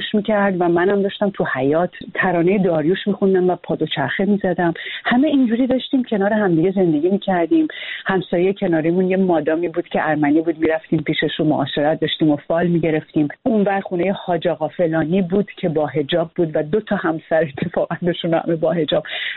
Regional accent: Iran; also born or lived in United States; خیلی بچه که بودم ما در امریکا زندگی میکردیم، بعد برگشتیم ایران

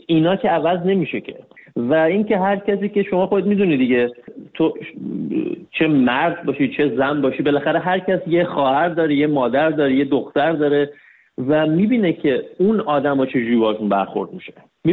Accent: Iran; آدم نمیتونه توی ایران بزرگ شده باشه در شرایطی که ما بزرگ شدیم. من متولد 1360م، یعنی من با توی جنگ بزرگ شدم

